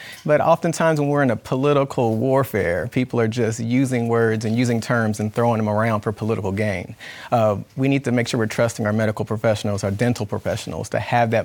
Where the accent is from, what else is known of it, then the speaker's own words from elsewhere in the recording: Atlanta, Georgia, United States; now in Smyrna, United States; Well, yeah, I'm a pediatric dentist in Vinings. I grew up in Atlanta, Mays High School. I'm a church deacon and Bible study teacher in the city of South Fulton. And I live in Smyrna.